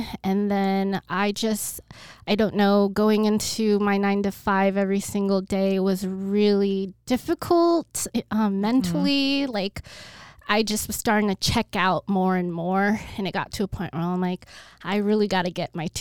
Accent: Bremerton, Washington, United States; But yeah, so I am originally from Seattle. It's a town called Bremerton. It's off the peninsula in the Pacific Northwest.

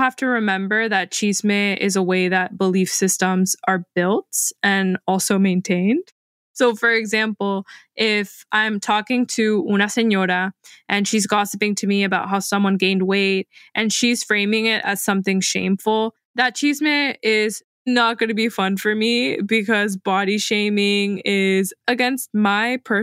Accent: Miami, Florida, United States; accent: Miami; And that's when I'm not trying to check my Miami accent because I think it makes me sound less educated or something.

